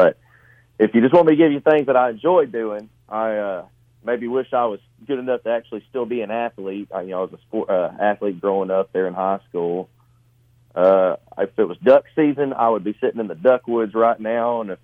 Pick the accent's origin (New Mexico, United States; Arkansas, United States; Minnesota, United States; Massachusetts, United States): Arkansas, United States; growing up in Central Arkansas, you know, I was a very old generation raised kid.